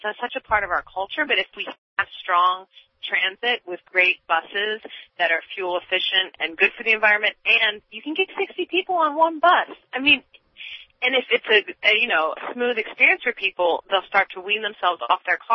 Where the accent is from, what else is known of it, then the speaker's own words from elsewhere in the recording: Carlisle, Pennsylvania, United States; I'm from Carlisle. I lived there since I was 7 years old. It's my hometown. I love it.